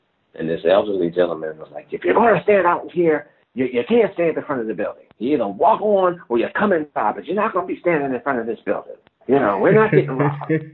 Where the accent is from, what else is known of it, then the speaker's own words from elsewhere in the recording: Philadelphia, Pennsylvania, United States; so I was raised in Philly. My mom was a teacher.